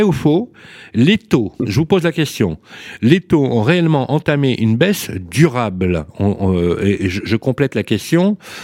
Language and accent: French; Lyon, Auvergne-Rhône-Alpes, France; j'aurais pas eu le même destin que quand j'ai grandi à la Sauvegarde ou à Balmont, à la Duchère.